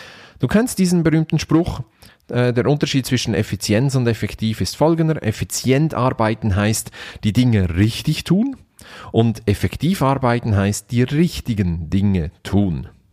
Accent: Switzerland; das entspricht auch meinem Naturell als Schweizer. Wir sind ja immer schön neutral.

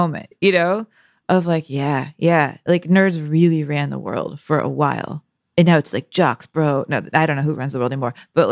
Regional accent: United States; I grew up in America and I don't know the metric system.

